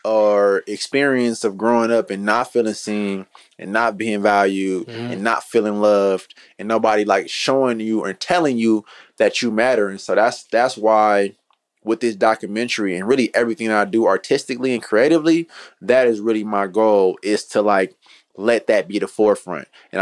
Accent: Oakland, California, United States; And even going to house parties, that was like for a young black male growing up in East Oakland, that was like a rite of passage.

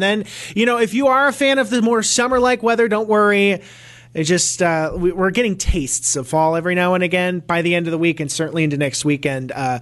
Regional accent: Ireland; As an Irish person myself, yeah.

